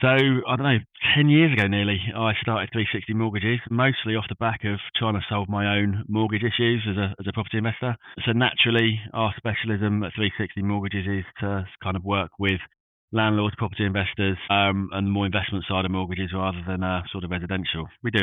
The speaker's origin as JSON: {"language": "English", "region": "London", "country": "United Kingdom", "tie": "born or raised there", "said": "Yeah, so I was born and raised in North London, Field."}